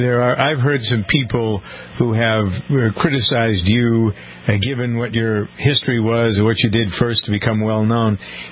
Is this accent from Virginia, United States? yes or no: no; Massachusetts, United States; also born or lived in Ohio; I'm from Massachusetts, but I went to Heidelberg University up in Tiffin